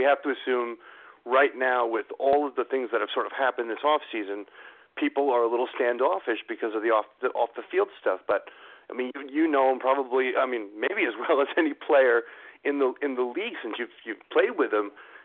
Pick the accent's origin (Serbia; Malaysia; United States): United States; Kearny, New Jersey; I'm from Kearny. Yeah, I'm from Kearny